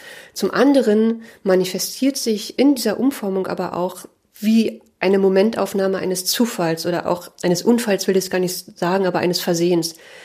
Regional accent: Berlin, Germany; born there; now in Leipzig, Germany; Ich wurde 1980 in Ostberlin geboren. Ich bin 2003 zum Studium nach Leipzig gekommen.

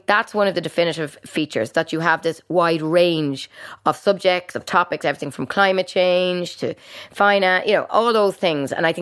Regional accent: Ireland; I'm from Ireland myself, he's the Irish finance minister.

